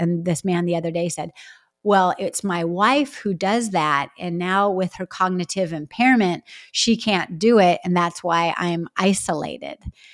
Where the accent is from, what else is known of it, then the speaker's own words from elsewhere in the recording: California, United States; and I'm from California, so it helps for me